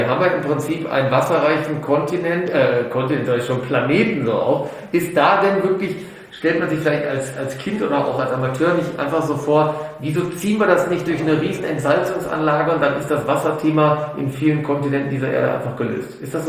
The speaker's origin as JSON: {"language": "German", "region": "Rhineland", "country": "Germany", "said": "das kleine Gedeck, wie man bei uns im Rheinland sagt"}